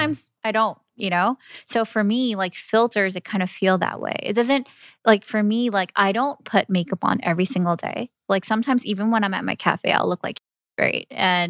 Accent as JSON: {"language": "English", "town": "Queens", "region": "New York", "country": "United States", "tie": "born or raised there", "said": "I was born and raised in Queens, right?"}